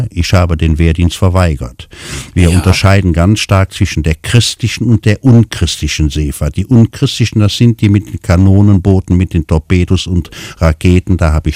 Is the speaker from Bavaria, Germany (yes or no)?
no; Cologne, North Rhine-Westphalia, Germany; Ich bin in Ehrenfeld groß geworden